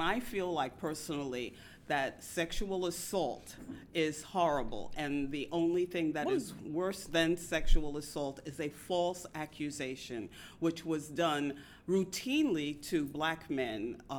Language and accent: English; New York City, New York, United States; I am originally from Bed-Stuy, a Brooklyn gal. Bed-Stuy, do or die, mostly die.